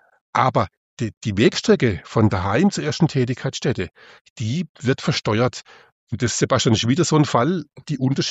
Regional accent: Baden-Württemberg, Germany; Also ich bin ja Schwabe und ich gebe zu, super Spießer.

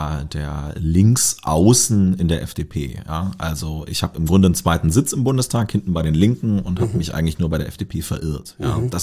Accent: Göttingen, Lower Saxony, Germany; Ich komme aus Göttingen, das ist eine Studentenstadt.

